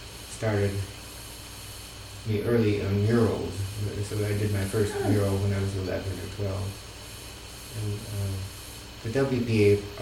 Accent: Spokane, Washington, United States; born there; moved away as an adult; Well, I was born in Spokane, Washington, and left home when I was drafted in 1945, 18, so apart from a short visit later, I have usually been in the East or in Michigan.

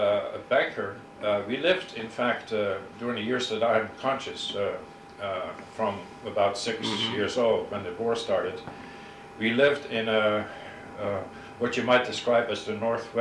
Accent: Netherlands; born there; English is a second language; moved away as an adult; I was born in the Netherlands in October 30, 1932. I came to this country in October of 1950. So I've been here, 41 years now.

